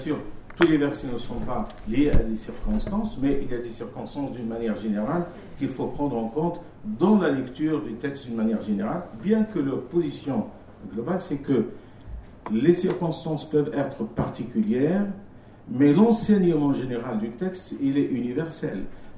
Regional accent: Tunisia; dans mon pays d'origine, en Tunisie

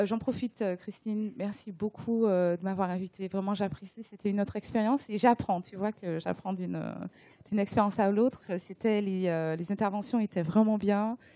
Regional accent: Martinique, France; des fois, je peux dire je suis française, je suis martiniquaise

